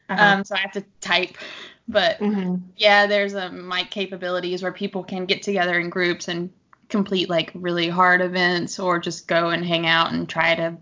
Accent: Ohio, United States; That's and then Candom Park, which are things that I grew up with because I grew up in Southern Ohio.

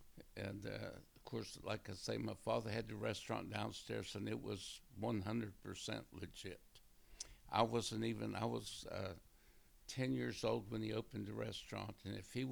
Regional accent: Liberty, United States; born there; I was born in Liberty, which is about a mile and a half west of Osage. Right now I'm 79 years old. I was born in 1940, March the 15th.

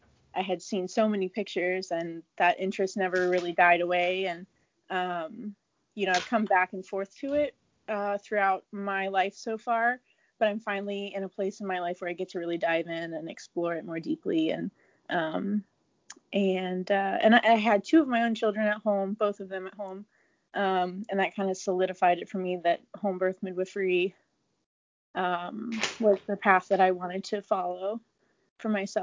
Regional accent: Charleston, West Virginia, United States; Well, I grew up in Charleston, and my family is from West Virginia way back.

